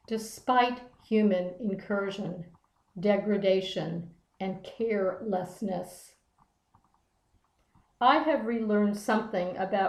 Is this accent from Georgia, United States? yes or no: yes; Decatur, Georgia, United States; and I'm from Decatur, Georgia.